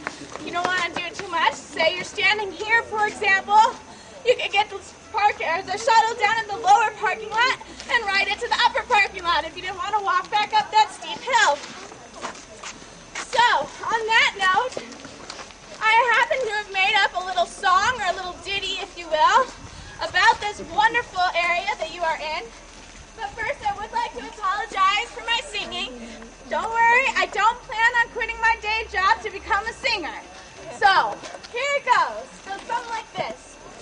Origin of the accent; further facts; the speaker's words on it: San Diego, California, United States; That's because I am from San Diego.